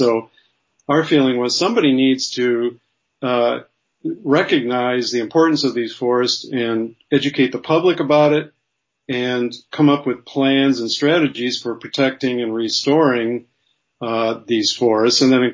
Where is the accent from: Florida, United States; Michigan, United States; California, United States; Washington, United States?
Michigan, United States; I'm originally from Michigan.